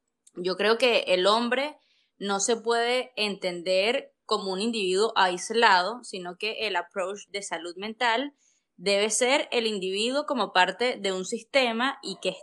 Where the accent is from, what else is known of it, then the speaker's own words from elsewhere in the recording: Venezuela; un escenario bastante complejo para la salud mental de nosotros como venezolanos